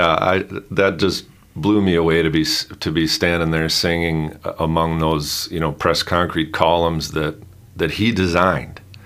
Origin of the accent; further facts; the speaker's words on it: North Dakota, United States; I came from North Dakota originally, and there's this concept of correction lines in the township and range